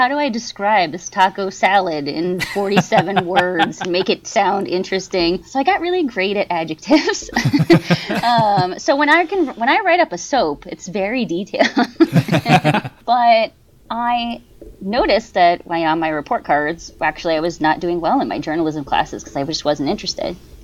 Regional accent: Miami, Florida, United States; So growing up in Miami, Florida, that was kind of the coffee of choice that everyone and their grandmother drank.

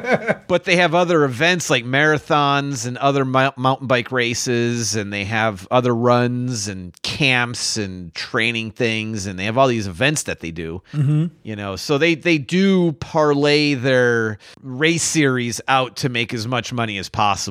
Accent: Chicago, Illinois, United States; I grew up in Chicago, you know, and, and oftentimes people are like, oh, where, you know, where'd you grow up and stuff? I would always say Chicago

